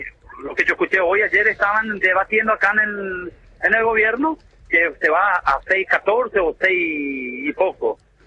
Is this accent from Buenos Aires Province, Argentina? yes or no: no; San Pedro, Misiones, Argentina; also born or lived in Oberá; Yo nací en Oberá, Misiones, en el año 90 nos fuimos a San Pedro con mi papá. Mis abuelos eran, sería apellido polaco, pero mis abuelos eran todos ucranianos.